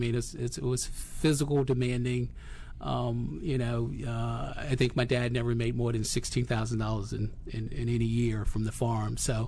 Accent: Danville, Virginia, United States; I'm from a little town in Virginia, southern Virginia, Danville. It's a textile town. And I grew up on a farm.

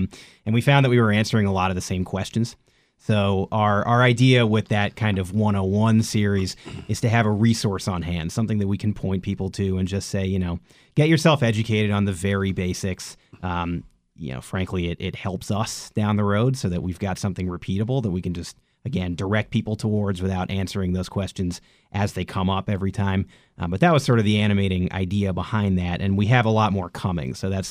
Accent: New York, United States; now in Washington, United States; Unlike Tom, I am from New York, which I would argue is a much better origin story. Went to college in Pennsylvania and then ended up here.

